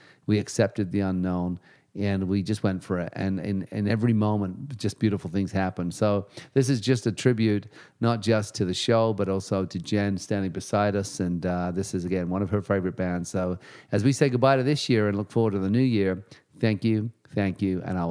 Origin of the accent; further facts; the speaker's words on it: England, United Kingdom; born there; England is, I think, number 4 of top downloads. And, you know, is my that's my birth right there.